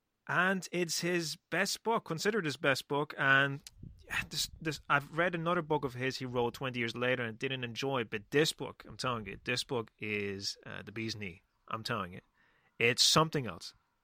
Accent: Spain; English is a second language; I grew up in Spain

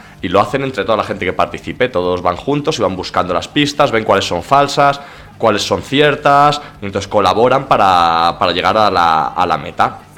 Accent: Castile and León, Spain; yo soy de un pueblo de Valladolid que tiene menos de 100 habitantes

